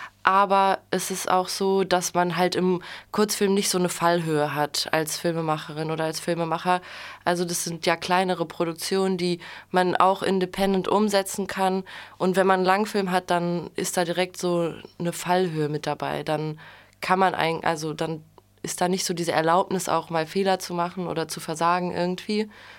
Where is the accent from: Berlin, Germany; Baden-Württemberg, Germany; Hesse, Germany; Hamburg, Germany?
Hesse, Germany; Kassel; Finn, Tillmann und ich, wir kommen alle ursprünglich aus Kassel, schon aus Schulzeiten.